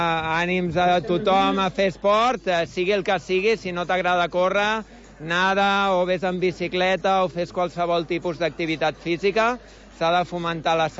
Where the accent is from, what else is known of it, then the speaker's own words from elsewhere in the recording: Barcelona, Catalonia, Spain; sóc de Barcelona